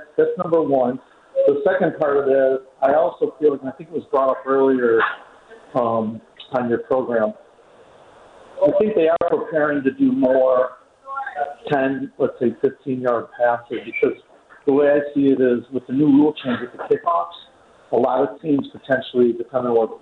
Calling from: Connecticut, United States; Okay, I'm coming from Connecticut. I'm going to try and get there.

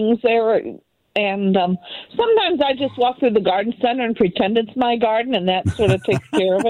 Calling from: St. Louis, Missouri, United States; St. Louis City.

